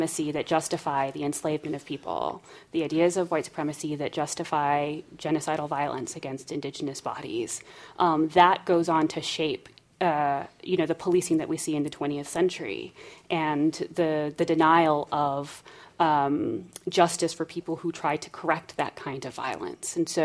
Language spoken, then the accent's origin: English; Texas, United States; I mean, I grew up in South Texas, so, you know, the racial politics that I grew up learning were so dynamic